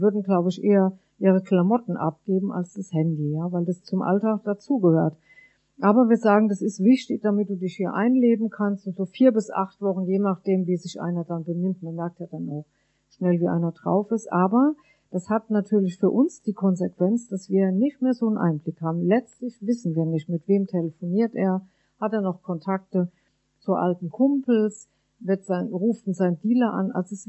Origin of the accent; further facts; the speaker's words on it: Rhineland-Palatinate, Germany; Ich komme aus dem Westerwald und wir sind immer einmal im Jahr nach Frankfurt am Main gefahren.